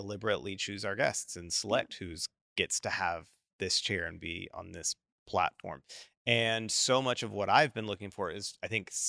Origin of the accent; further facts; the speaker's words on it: Dallas, Texas, United States; Well, I grew up in Dallas and Dallas is pretentious.